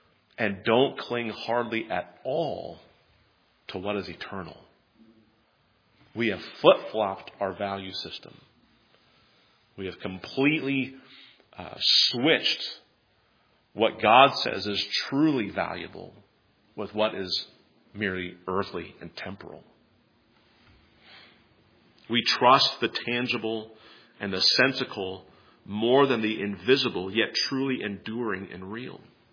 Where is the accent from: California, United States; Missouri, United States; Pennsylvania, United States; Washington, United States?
Washington, United States; Seattle; I'm from Seattle, it's going on there.